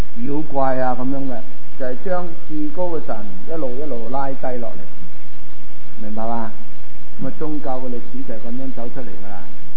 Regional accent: China; 咁我哋中国人咧，古代系拜天嘅

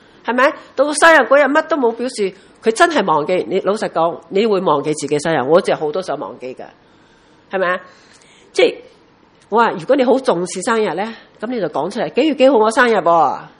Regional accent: Hong Kong; 我说不早，我是香港人迟啫。

